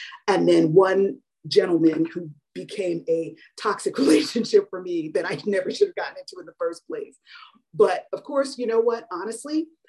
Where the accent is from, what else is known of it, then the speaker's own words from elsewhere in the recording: South Orange, New Jersey, United States; I'm from North Jersey, by the way, I'm from South Orange.